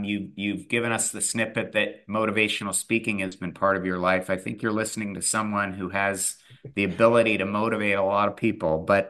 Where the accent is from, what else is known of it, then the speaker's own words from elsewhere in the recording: Seattle, Washington, United States; From my hometown of Seattle, I might add.